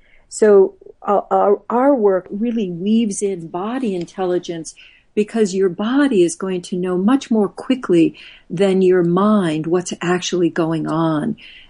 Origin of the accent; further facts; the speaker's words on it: Midwest, United States; I came from, I grew up, did a lot of my growing up in the Midwest